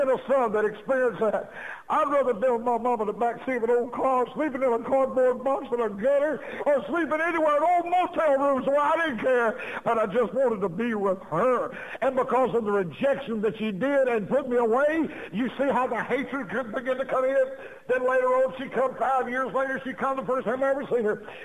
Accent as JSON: {"language": "English", "region": "Louisiana", "country": "United States", "said": "We're from Louisiana. We're down there. I don't know if you've ever been there, but it's a complete different country than Georgia and Tennessee."}